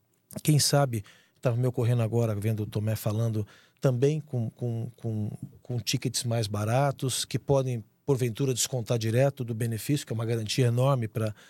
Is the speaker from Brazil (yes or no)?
yes; São Paulo, Brazil; Eu sou paulistano